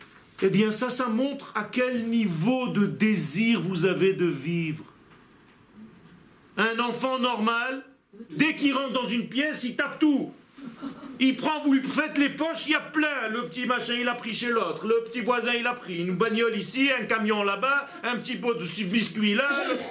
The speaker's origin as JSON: {"language": "French", "country": "Israel", "first_language": "Hebrew", "second_language": "French", "said": "Moi, j'ai appris le français parce que je devais donner des cours. Ok? Moi, ma langue natale, c'est l'hébreu."}